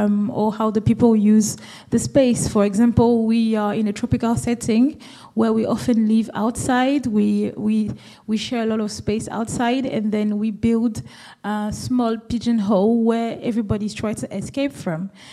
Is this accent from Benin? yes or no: yes; Cotonou, Littoral, Benin; It was growing up in West Africa, in Benin, in Cotonou.